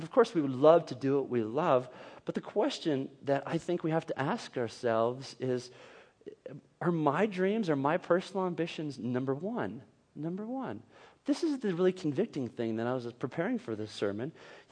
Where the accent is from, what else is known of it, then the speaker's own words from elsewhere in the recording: Minnesota, United States; because most of the folks in Northfield, Minnesota, I'm from Minnesota, they either work in the fields